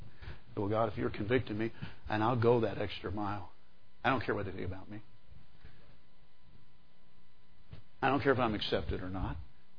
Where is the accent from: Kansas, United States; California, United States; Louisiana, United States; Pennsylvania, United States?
Kansas, United States; I never was big growing up in Kansas on that hugging stuff.